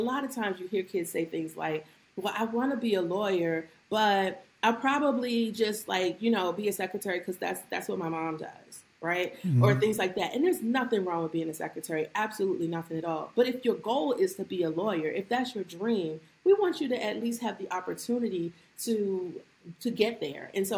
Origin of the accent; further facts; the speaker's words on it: Washington, District of Columbia, United States; I grew up in Washington, D.C. I grew up actually in a notorious housing project in Washington, D.C. In the 80s during the crack era.